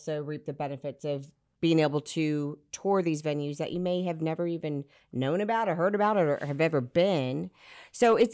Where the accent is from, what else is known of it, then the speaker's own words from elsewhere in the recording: Texas, United States; I'm a native, so I don't know. I don't know anything else but being